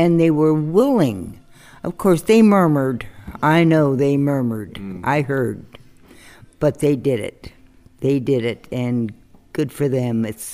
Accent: Anaheim, California, United States; also born or lived in Santa Ana / Tustin; I grew up in Anaheim and married and moved to Santa Ana and Tustin. That was my home forever, and my parents were there

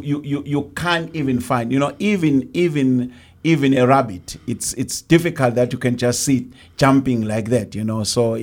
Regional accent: Gauteng, South Africa; now in Johannesburg, South Africa; I am from South Africa. South Africa is the southern part of Africa.

